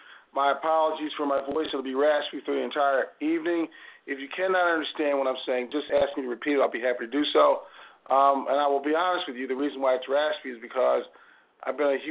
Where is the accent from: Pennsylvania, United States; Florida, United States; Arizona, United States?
Pennsylvania, United States; Philadelphia; And so I did exercise my right as a Philadelphian to wear out my voice and vocal cords.